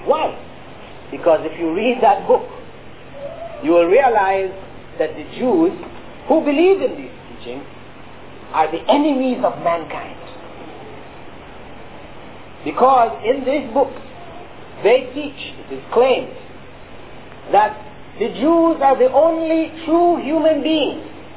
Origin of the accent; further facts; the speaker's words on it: Toronto, Ontario, Canada; I grew up in Toronto